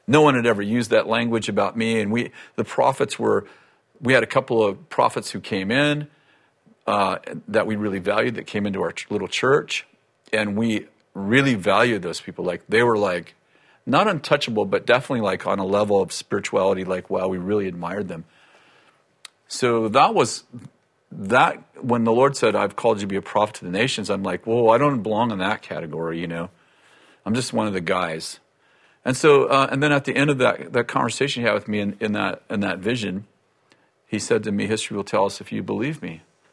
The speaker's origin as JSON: {"language": "English", "town": "Weaverville", "country": "United States", "tie": "born or raised there", "said": "So all the people I grew up in Weaverville, they're like, oh, yeah"}